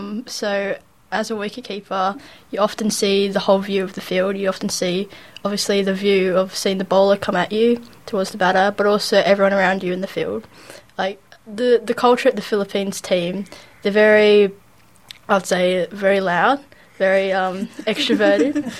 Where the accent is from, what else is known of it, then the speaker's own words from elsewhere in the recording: Australia; growing up in Australia, we were quite surrounded by cricket.